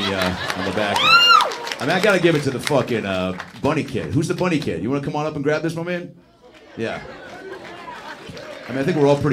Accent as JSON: {"language": "English", "town": "Seattle", "region": "Washington", "country": "United States", "said": "Like, I'm from Seattle. Like, I don't know if I have an accent or not, but like, you fucking, we're all where we're from."}